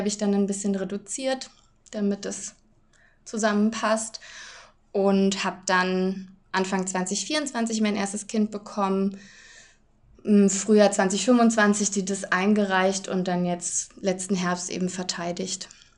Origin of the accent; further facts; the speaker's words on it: Berlin, Germany; Bin dann zurück nach Deutschland, nach Berlin. Ich komme auch aus Berlin